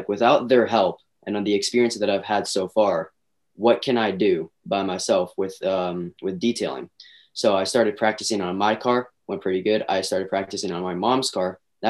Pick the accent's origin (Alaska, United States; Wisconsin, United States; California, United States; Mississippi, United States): California, United States; Vacaville; also born or lived in Vallejo, California; Okay, so I'm originally born in Vallejo, California. I was raised in Vacaville.